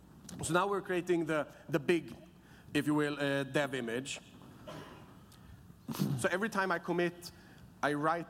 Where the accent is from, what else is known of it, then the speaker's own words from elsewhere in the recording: Sweden; I'm from Sweden, so we call it Norwegian encryption.